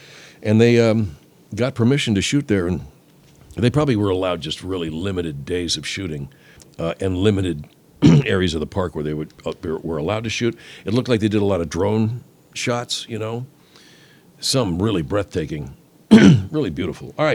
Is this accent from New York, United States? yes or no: no; California, United States; I'd never been to Yosemite. I grew up in California. I've never been to Yosemite.